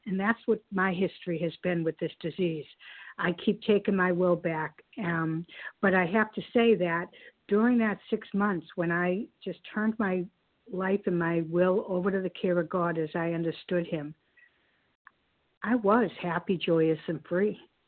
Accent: Massachusetts, United States; I'm from Cape Cod, Massachusetts.

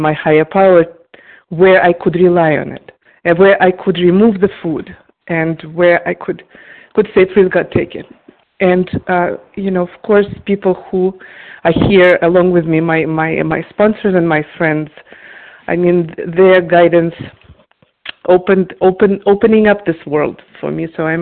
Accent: Boston, Massachusetts, United States; I'm from Boston.

